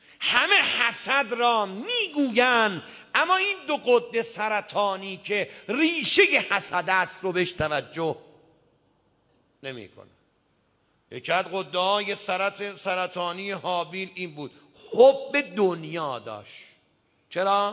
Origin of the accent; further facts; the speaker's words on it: Isfahan, Iran; چند وقت پیش رفته بودم یک جا دانود بخونم، اصفهان شهر خودم